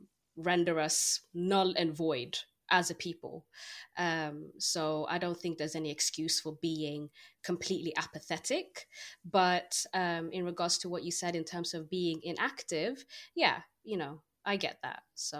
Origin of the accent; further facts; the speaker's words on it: Oromia, Ethiopia; And, you know, obviously the question came up of, you know, where are you from? And I said that I'm Oromo.